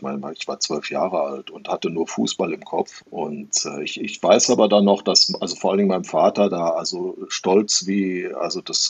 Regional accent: North Rhine-Westphalia, Germany; Das war 1970 und ich bin damals in Nordrhein-Westfalen zur Schule gegangen, aufs Gymnasium

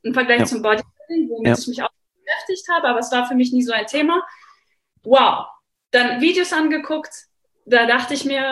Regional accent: Potsdam, Brandenburg, Germany; born there; also born or lived in Berlin; Ich bin 27 Jahre alt. Das Alter gleich zuerst. Ich bin in Potsdam geboren, bin dann im jugendlichen Alter nach Berlin gezogen.

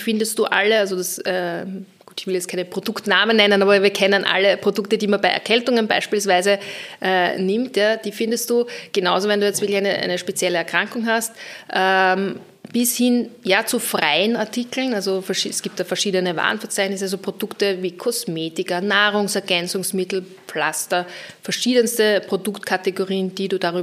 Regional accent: Vienna, Austria; als Wienerin

